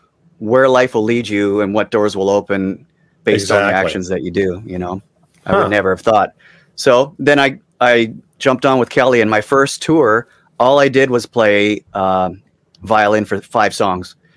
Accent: Vancouver, British Columbia, Canada; And but the thing was, in Vancouver, that was my hometown at the time, or it had been. So I was planning on visiting with all my friends

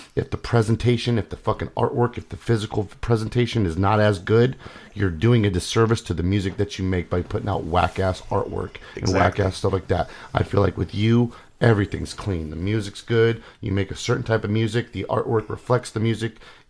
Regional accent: Wales, United Kingdom; I'm from the south of Wales.

